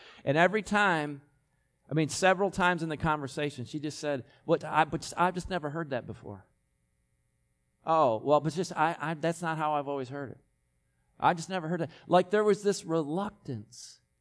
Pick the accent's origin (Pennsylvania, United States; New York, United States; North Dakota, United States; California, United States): New York, United States; accent: Western New York; People say, well, you're not from around here. Where are you from? New York.